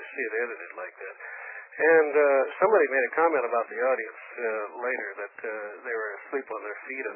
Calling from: Oroville, California, United States; Good evening, Bill. … from Oroville, California.

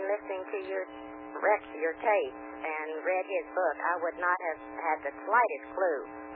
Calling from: Phoenix, Arizona, United States; from Phoenix.

